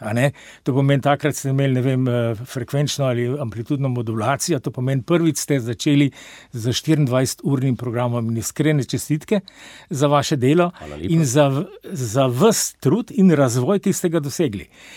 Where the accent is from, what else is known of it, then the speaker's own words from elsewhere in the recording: Sevnica, Lower Sava, Slovenia; sam izhajam ne iz mesta Ljubljane, ampak iz nekega manjšega podeželskega mesta, a ne? Rojen sem drugač bil iz Sevnice.